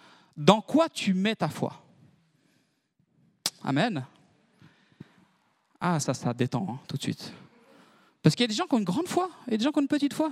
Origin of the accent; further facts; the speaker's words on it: Switzerland; Des fois, en tant que Suisse, des fois, on n'ose pas trop